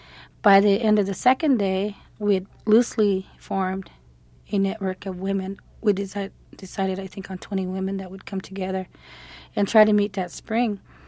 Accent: South Dakota, United States; And because I was from South Dakota and being the only Indian woman there

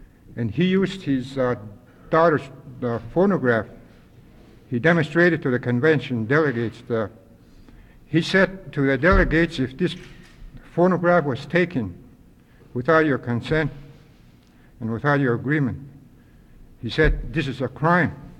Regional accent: Kake, Alaska, United States; now in Juneau, United States; I'm from Cake, Alaska. And one of the reasons why I moved over here to Juneau, I watched the habitat lands surrounding our native villages, the native village in Cake.

